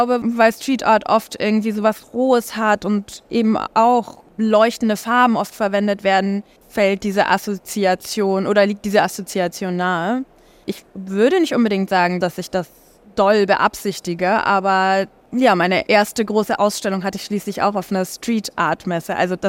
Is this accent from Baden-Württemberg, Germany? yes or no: yes; Ulm, Baden-Württemberg, Germany; Ja, ich glaube, mit 4 war ich in einer Kunstschule in Ulm.